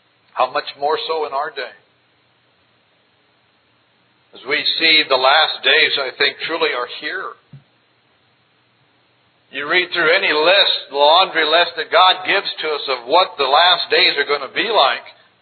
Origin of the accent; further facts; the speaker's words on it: the South, United States; I had never had that happen in the South. I grew up in the South, and there everybody's a believer.